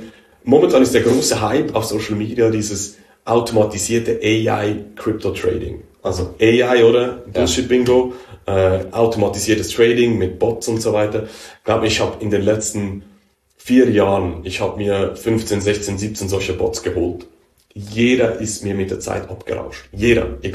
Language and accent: German; Switzerland; ich bin Schweizer, deutsche Autobahn, kann ich mal ein bisschen schneller fahren, oder?